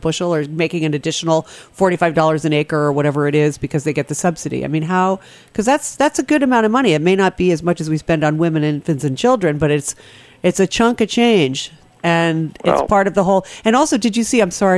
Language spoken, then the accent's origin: English; Rhode Island, United States; That's my home state, by the way.